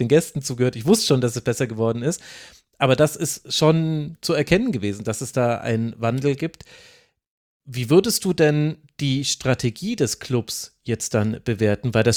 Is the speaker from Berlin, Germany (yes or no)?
no; Bavaria, Germany; also born or lived in Middle Franconia / Lower Franconia; ich komme ja aus der Ecke, erst Mittelfranken, dann Unterfranken.